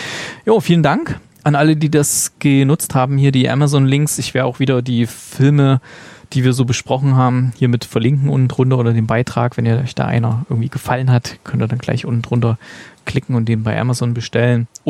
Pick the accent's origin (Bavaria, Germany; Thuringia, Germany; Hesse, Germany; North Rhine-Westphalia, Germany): Thuringia, Germany; Also ich als Thüringer kann das nicht gutheißen, diese Elektrogrills.